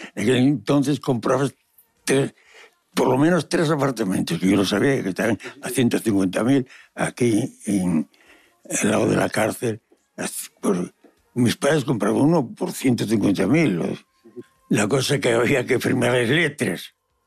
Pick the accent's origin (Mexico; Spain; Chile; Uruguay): Spain; La Felguera, Asturias; porque yo vengo de La Felguera